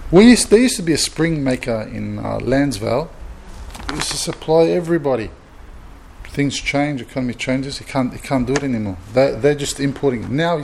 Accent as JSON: {"language": "English", "country": "Australia", "tie": "born or raised there", "said": "My parents are from Lebanon. So they're from Lebanon. But I grew"}